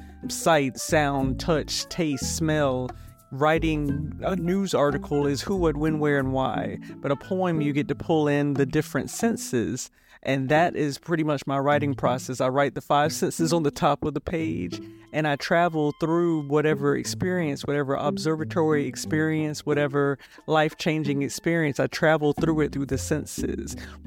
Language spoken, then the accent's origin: English; Augusta, Georgia, United States; now in Atlanta, United States; I chose to call Atlanta my home because I'm originally from Augusta, Georgia. That's about 2 hours down I-20.